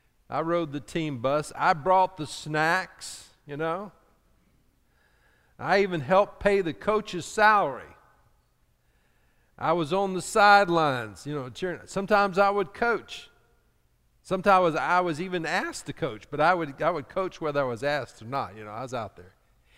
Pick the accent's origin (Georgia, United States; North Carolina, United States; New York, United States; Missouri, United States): Georgia, United States; Atlanta; when I was growing up in Atlanta, they just lost everything.